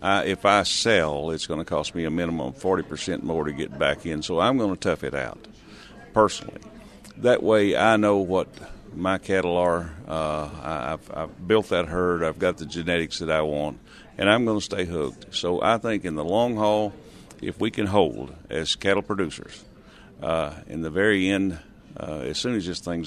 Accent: Arkansas, United States; I'm from South Arkansas. We have a cow-calf operation there, and we also row crop some. But it's a good place to live.

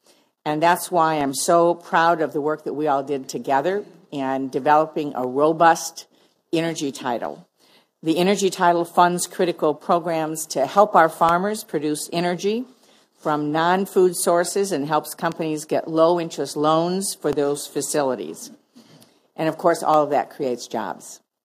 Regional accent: Michigan, United States; my home state of Michigan was actually an early adopter of ethanol

